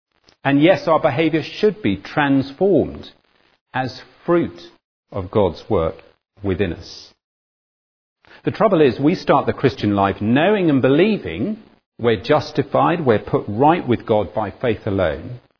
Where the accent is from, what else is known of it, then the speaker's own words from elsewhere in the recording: United Kingdom; I thought there was an advantage in being British when I landed in Britain.